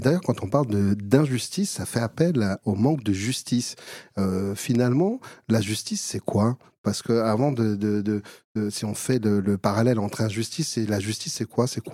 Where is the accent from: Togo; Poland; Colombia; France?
Colombia; Moi, je suis adopté, j'ai été adopté à l'âge de 5 ans, j'ai grandi en Colombie